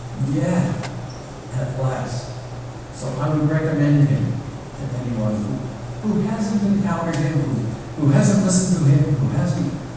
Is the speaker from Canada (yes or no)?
yes; Canada; born there; I was a Christian because I was born in Canada.